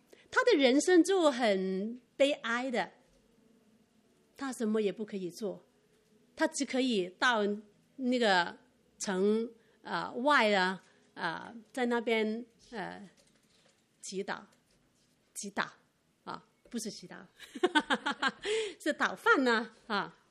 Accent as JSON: {"language": "Chinese", "country": "Hong Kong", "said": "我是香港人呢"}